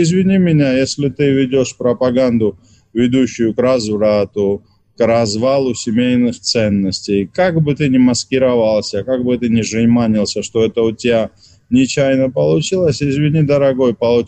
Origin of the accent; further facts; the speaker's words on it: Georgia; я как православный христианин, грузин, традиционалист, любящий очень Россию, русскую культуру